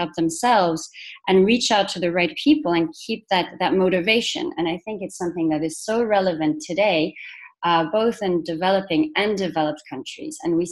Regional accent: Switzerland; My own background is quite mixed. So I have the Latin American side of Colombia, then I have the Western influence of growing up in Switzerland, and then with the Middle Eastern background.

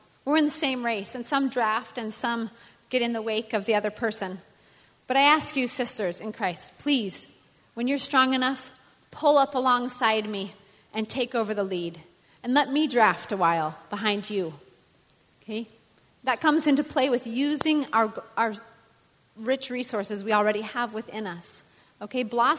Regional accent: Colorado, United States; I grew up in Colorado. I'm fourth generation Coloradan.

